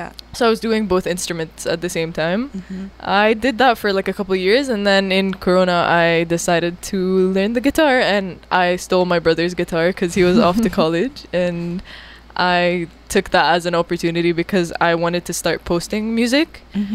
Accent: Jordan; moved away as an adult; now in Canada; I'm a Jordanian Palestinian. I grew up in Jordan all my life. I moved to Canada 2 years ago to pursue my major, computer science, as you said.

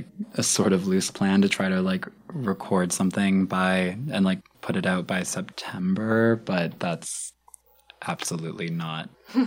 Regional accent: Halifax, Nova Scotia, Canada; I'm like from Halifax, so it was really nice to go back.

